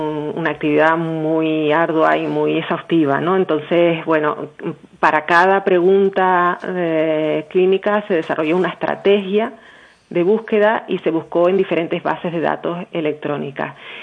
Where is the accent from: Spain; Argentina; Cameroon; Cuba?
Spain; el español, bueno, porque somos españoles, ¿no?